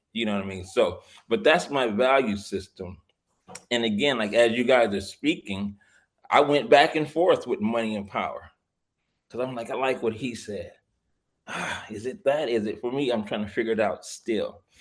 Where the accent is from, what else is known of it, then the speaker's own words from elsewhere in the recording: Watts, California, United States; We grew up in Watts.